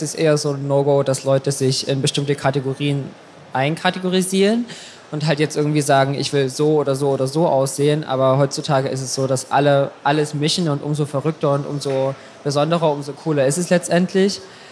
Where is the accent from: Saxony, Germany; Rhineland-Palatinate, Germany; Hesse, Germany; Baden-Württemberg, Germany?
Saxony, Germany; Mein Ausgleich ist meine Heimat. Also ich komme aus Sachsen und habe da noch ganz, ganz viele Freunde und natürlich Familie.